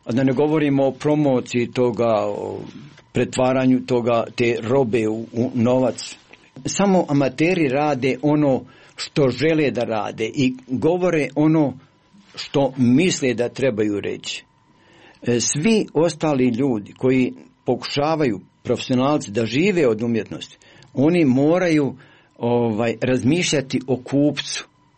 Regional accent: Bosnia & Herzegovina; Ja sam Bosanac, nemoćan, sam.

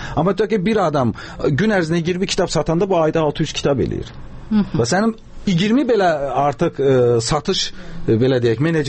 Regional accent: Lankaran, Lankaran District, Azerbaijan; mən özüm Lənkəranlıyam. Lənkəran Azərbaycan ən böyük rayonlarından da.

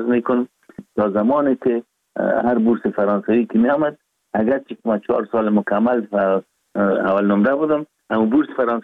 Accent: Kabul, Afghanistan; born there; ما 4 دی 1316 در نوابات دی افغانان کابل تولد شدیم

